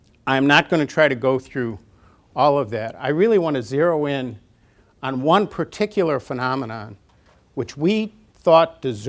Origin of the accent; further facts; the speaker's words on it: Wisconsin, United States; Nothing against Whitewater, but it's one whose name I know because I grew up in Wisconsin.